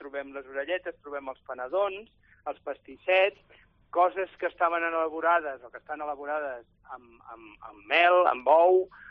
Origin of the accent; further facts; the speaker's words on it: La Bisbal d'Empordà, Catalonia, Spain; Ostres, això és el que jo, de jove, a la Bisbal, quan era festa major, es feia.